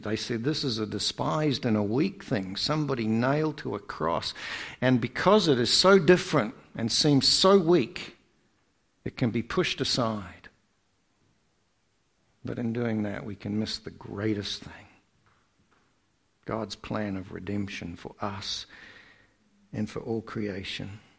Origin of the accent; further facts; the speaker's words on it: Bungeet, Victoria, Australia; I come from a little country place called Bungeet, which is an Aboriginal word